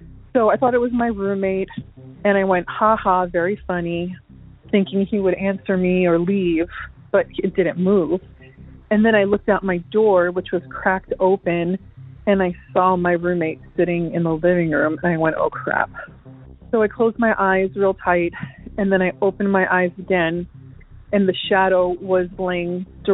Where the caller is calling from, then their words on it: Florida, United States; I'm calling from Florida, and I have a story about shadow people.